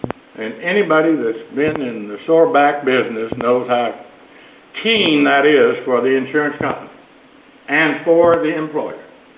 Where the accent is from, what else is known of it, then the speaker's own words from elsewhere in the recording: Alpine, Texas, United States; First, next time I'm going to announce that I'm from Alpine, Texas, so I won't wear this court out to be the last to argue either.